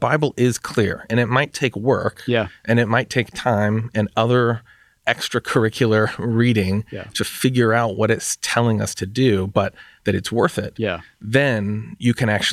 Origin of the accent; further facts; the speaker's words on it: Los Angeles, California, United States; I'm from California and specifically from LA.